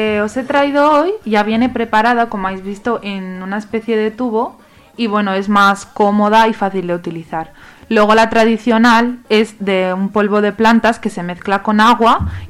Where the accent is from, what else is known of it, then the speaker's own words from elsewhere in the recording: Spain; born there; Yo he nacido aquí en España.